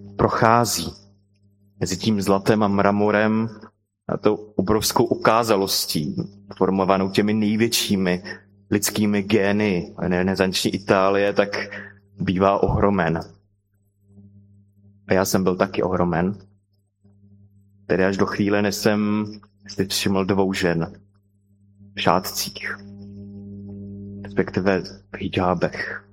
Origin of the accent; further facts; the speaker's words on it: Bohemia, Czechia; Já jsem z Čech, jak jste si všimli.